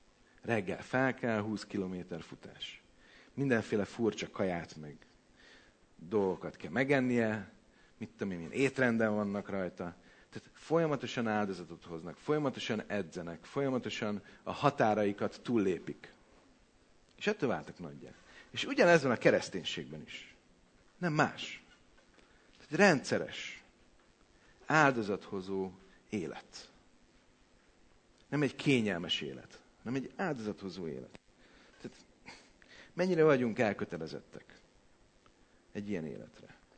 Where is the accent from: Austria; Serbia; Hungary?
Hungary; Büszke voltam, hogy magyar vagyok.